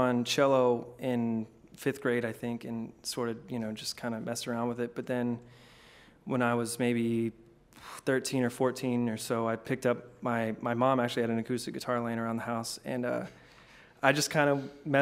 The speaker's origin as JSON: {"language": "English", "region": "Arkansas", "country": "United States", "said": "I'm from Arkansas. I transferred here in 2015. I'm a guitar major at U of L."}